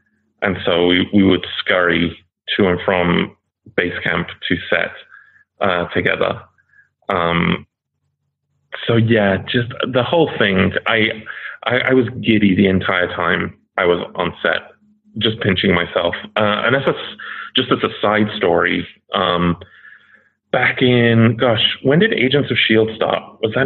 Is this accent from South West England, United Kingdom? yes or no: no; Stoke-on-Trent, West Midlands, United Kingdom; and he knew my hometown. He knew Stoke-on-Trent, which not a lot of people know.